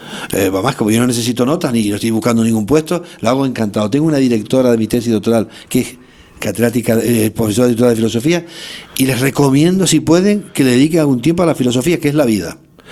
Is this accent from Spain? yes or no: yes; Spain; yo soy universitario público español, porque soy catedrático hace mucho tiempo